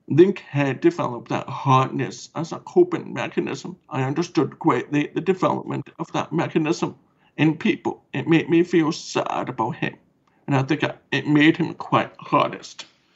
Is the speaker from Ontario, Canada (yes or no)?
yes; Kingston, Ontario, Canada; because I'm from Kingston, Ontario